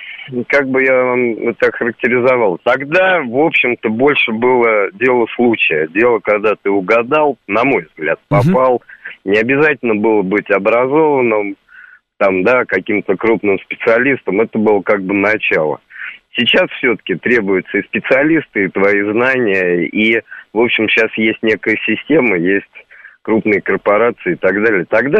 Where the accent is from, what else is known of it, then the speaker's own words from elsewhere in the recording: Moscow, Russia; Меня зовут, я из Москвы.